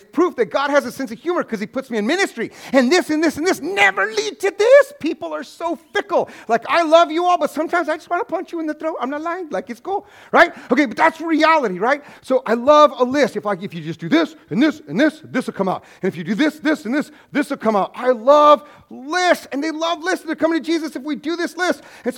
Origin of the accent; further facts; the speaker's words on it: New Mexico, United States; I recommend green chili on them, but I'm from New Mexico.